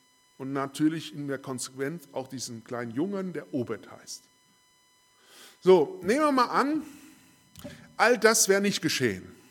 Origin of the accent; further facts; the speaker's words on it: Daaden, Rhineland-Palatinate, Germany; Ich komme ja aus Daden